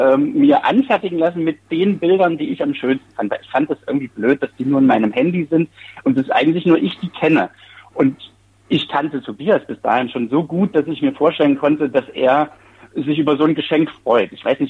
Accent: Erfurt, Thuringia, Germany; moved away as an adult; also born or lived in Berlin; Ich bin 84 geboren in Erfurt und 1990 eingeschult und habe dann mein Leben noch bis 2005 sogar in Erfurt verbracht und bin erst dann so in die Welt, nach Berlin zum Studieren, nach Ostberlin

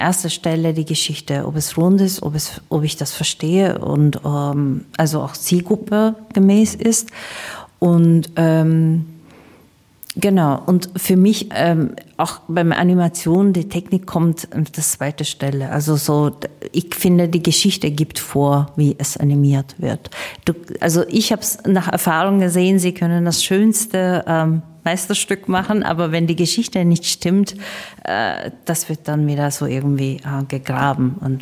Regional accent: Istanbul, Turkey; now in Germany; Ich bin in Istanbul groß geworden und in meinem Alter, wir hatten nicht sowas.

